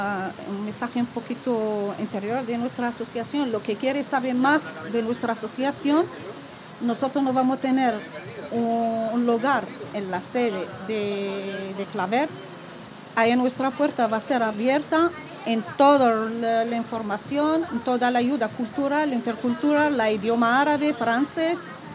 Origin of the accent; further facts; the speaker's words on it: Tangier, Tanger-Tetouan-Al Hoceima, Morocco; es una ciudad en el norte de Marruecos, cerca de Tánger, porque nosotros somos de Tánger.